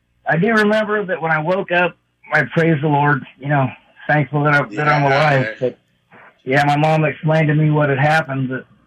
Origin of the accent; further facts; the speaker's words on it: California, United States; now in Needles, United States; I'm from Orange County, California.